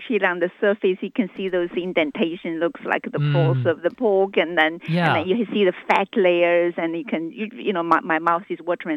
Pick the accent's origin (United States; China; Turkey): China; now in Australia; I think growing up in China, and all the Chinese should come to see, because these are the works like Chinese people read in the textbooks